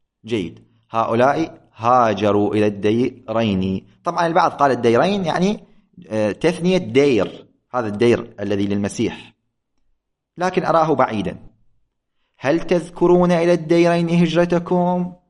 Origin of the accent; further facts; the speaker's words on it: Iraq; accent: Iraqi Arabic; نحن في لغتنا في لهجتنا العراق